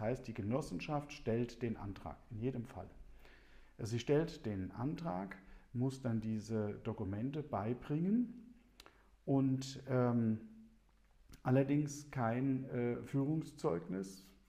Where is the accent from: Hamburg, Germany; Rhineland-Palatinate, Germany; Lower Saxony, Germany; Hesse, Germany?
Hesse, Germany; Also, wie die meisten wissen, komme ich aus Hessen.